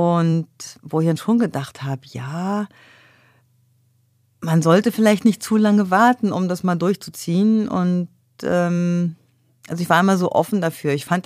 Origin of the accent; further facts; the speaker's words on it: Germany; now in Norway; Weil wir haben als Deutsche schon Vorteile, da ist die Sprache nicht so schwer.